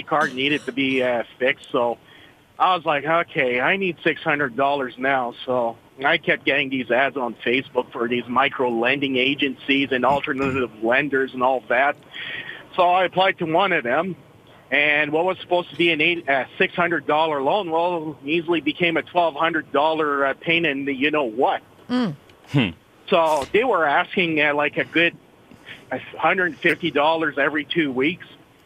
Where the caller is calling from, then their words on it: Mattawa, Ontario, Canada; Oh, I'm calling from beautiful Mattawa, Ontario.